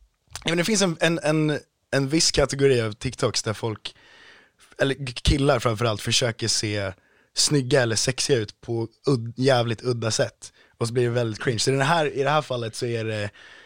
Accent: Stockholm, Stockholm County, Sweden; jag kommer från Stockholm typ

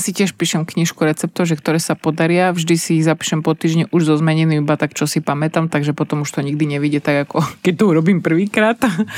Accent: Žilina, Žilina Region, Slovakia; ja som zo Žiliny, tam sme mali slotu

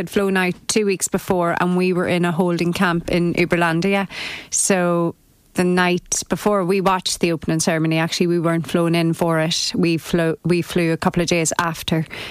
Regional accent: Ireland; it wasn't, I'm Irish, you know. It's not, you know, I don't need to wear a singlet to feel more Irish

